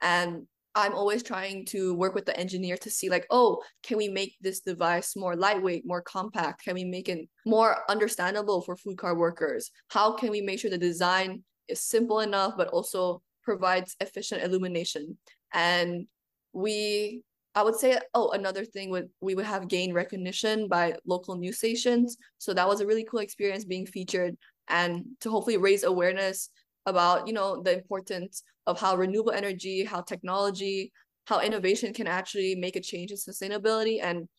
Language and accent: English; Jakarta, Indonesia; English is a second language; my connection with my community, my hometown, and the street food culture of Jakarta, Indonesia.